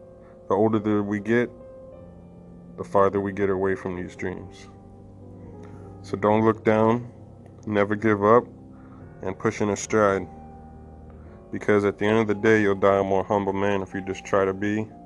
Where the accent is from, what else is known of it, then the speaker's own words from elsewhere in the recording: Hollywood, Florida, United States; I'm from Hollywood, Florida, born and raised. I've traveled to many lands already.